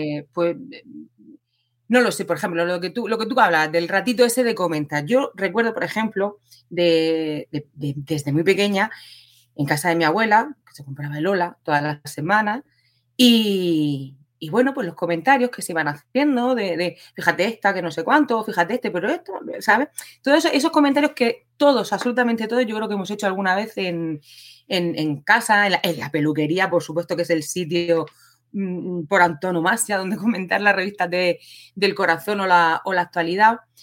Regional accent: Region of Murcia, Spain; yo soy una mujer murciana, soy maestra de educación primaria, soy madre de 3 hijos

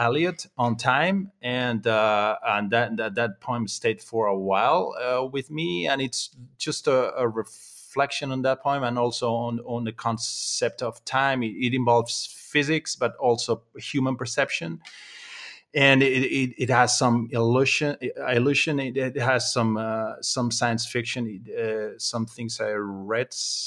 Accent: Spain; English is a second language; I should have explained that I'm from Spain, but I also write in Spanish.

